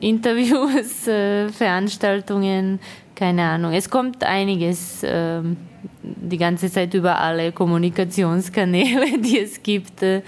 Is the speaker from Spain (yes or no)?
no; Serbia; German is a second language; now in Vienna, Austria; Ich bin aus Serbien nach Wien ausgewandert und lebe in Wien.